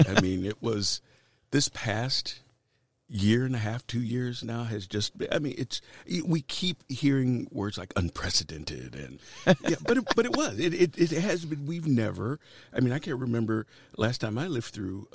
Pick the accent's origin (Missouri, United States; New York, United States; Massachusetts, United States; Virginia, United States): Virginia, United States; Norfolk; I'm from Norfolk, Virginia.